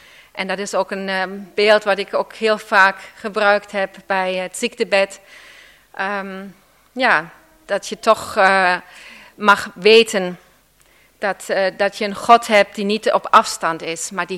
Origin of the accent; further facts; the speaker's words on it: Germany; Dutch is a second language; now in Netherlands; Jullie horen natuurlijk een accent, het is niet mijn moedertaal, ik ben Duitser van oorsprong, maar ik woon hier nu al 38 jaar